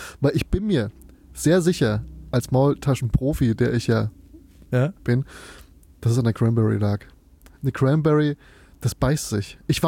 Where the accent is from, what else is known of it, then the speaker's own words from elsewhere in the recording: Southern Germany, Germany; Sag ich als Süddeutscher.